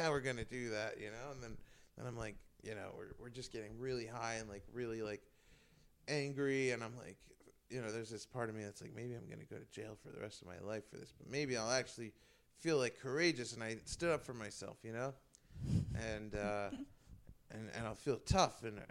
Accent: New York City, New York, United States; I'm from New York. I lived there my whole life. I was really getting fed up. I felt stuck in New York.

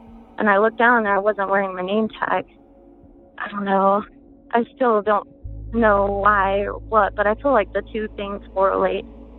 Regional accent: South Carolina, United States; I was raised in South Carolina as a Southern Baptist.

